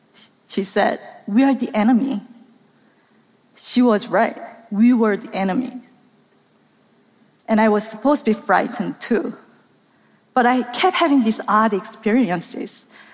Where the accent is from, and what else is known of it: South Korea; born or raised there; English is a second language